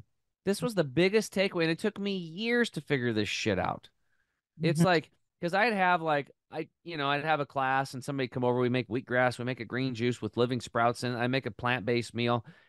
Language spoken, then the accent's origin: English; Oregon, United States; I mean, I grew up in Eastern Oregon, redneck, and that's just part of the way it was